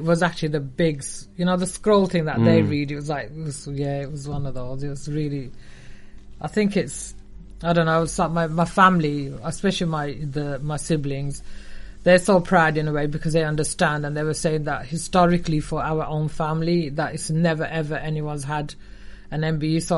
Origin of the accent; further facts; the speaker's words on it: Birmingham, West Midlands, United Kingdom; but I'm the first female ever in Sparkbrook, not in Birmingham, but Sparkbrook, because I've been born and bred in Sparkbrook.